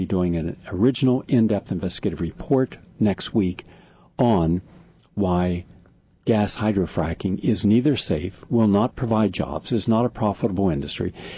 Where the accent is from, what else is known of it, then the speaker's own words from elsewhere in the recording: West Virginia, United States; Two Rural Areas of West Virginia, my home state, by the way, and I've been in all those counties